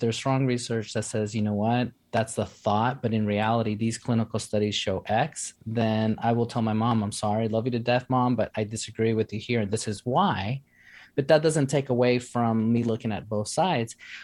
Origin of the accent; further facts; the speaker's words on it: New York City, New York, United States; I grew up in New York City, humble beginning, single parent, teenage parent that reared me.